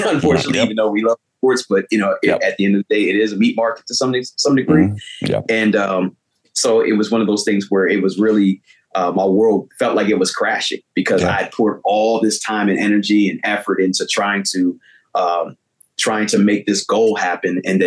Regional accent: Lancaster, Pennsylvania, United States; I'm actually born and raised in Lancaster, Pennsylvania.

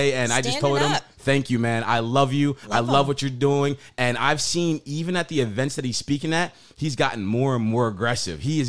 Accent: New Jersey, United States; We're from Jersey anyway. People like us, we don't have fear.

